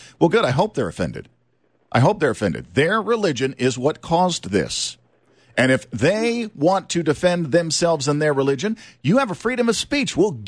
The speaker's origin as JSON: {"language": "English", "region": "Louisiana", "country": "United States", "tie": "born or raised there", "said": "Where I grew up in South Louisiana."}